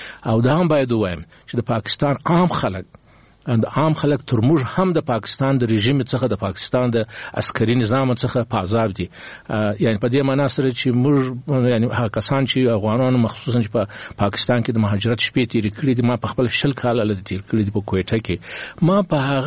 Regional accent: Kandahar, Afghanistan; زه د کندهار یم

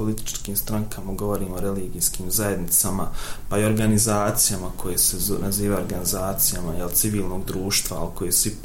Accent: Srebrenica, Republika Srpska, Bosnia & Herzegovina; ja sam iz Srebrenice.

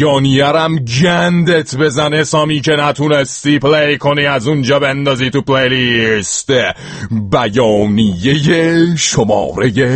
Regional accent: Iran; ما ایرانیم

